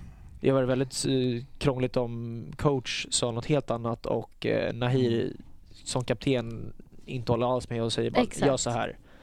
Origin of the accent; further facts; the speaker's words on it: Sweden; jag är svensk